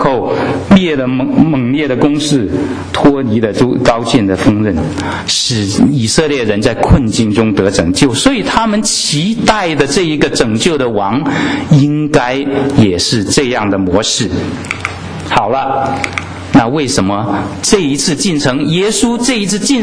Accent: China; 我们中国人过年的时候，难道都是只是纪念年过去的意义吗？

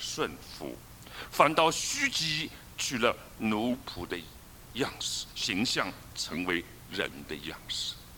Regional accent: Shanghai, China; born there; 我是一个大学老师，我出生在上海大楼里面，城市人啊

